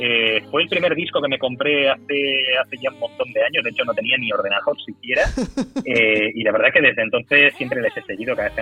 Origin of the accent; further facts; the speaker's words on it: Pasaia, Basque Country, Spain; also born or lived in San Sebastián; nací en Donosti, aunque siempre he vivido en Pasaya